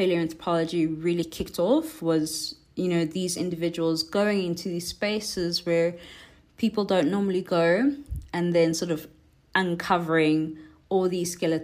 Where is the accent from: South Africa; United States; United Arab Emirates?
South Africa; Johannesburg, Gauteng; also born or lived in Cape Town; I used to live in Cape Town. But I will always be a Joburg girl. I'm from Johannesburg.